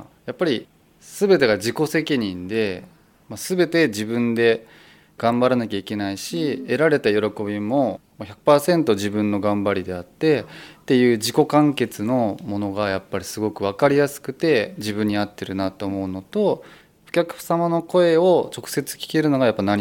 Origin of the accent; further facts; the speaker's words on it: Fujisawa, Kanagawa, Japan; 地元藤沢